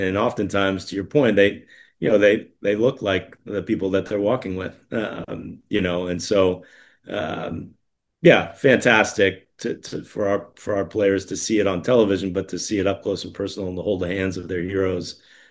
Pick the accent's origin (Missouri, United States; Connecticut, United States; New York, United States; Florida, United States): Connecticut, United States; I grew up in Connecticut, and so was also interested in experiencing a different part of the country.